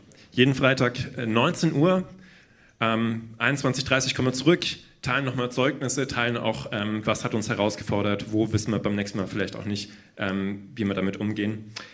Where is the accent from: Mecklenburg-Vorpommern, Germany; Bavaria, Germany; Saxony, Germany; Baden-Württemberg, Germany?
Bavaria, Germany; Fürth; now in Augsburg, Germany; Ich lebe erst seit 2 Jahren in Augsburg. Ich komme ursprünglich aus Fürth bei Nürnberg und komme da aus einer landeskirchlichen Gemeinschaft